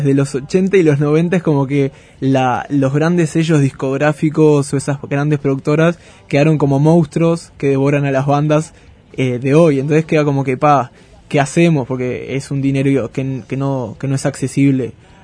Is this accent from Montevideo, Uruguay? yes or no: no; Canelones, Uruguay; porque nosotros somos de Canelones